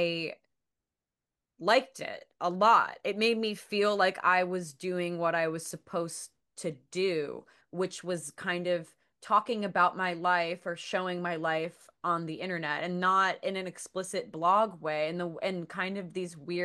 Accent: New Jersey, United States; because when I moved back to New Jersey, my hometown had, I think, like, still kind of has, but had a really amazing DIY scene for teenagers.

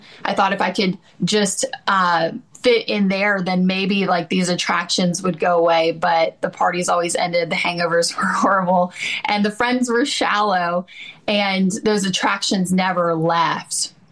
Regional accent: Georgia, United States; Yeah, so I was born and raised in Georgia.

